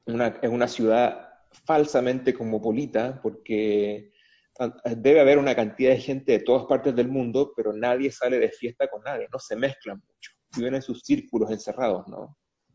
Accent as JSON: {"language": "Spanish", "country": "Chile", "moved": "as an adult", "lives_now": "United States", "said": "Porque me fui de Chile, bueno, me ganó una beca Fulbright"}